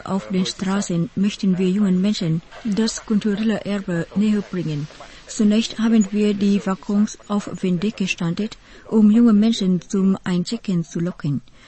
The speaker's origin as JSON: {"language": "German", "town": "Quy Nhon", "region": "Bình Định", "country": "Vietnam", "tie": "born or raised there", "said": "Meine Großmutter und meine Mutter stammen ursprünglich aus Hanoi, aber ich bin in Quy Nhơn geboren und aufgewachsen."}